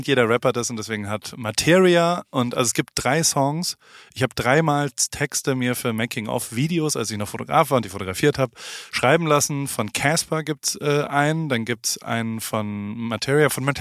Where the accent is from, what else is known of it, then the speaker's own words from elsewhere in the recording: Heidelberg, Baden-Württemberg, Germany; Ich komme ja aus Heidelberg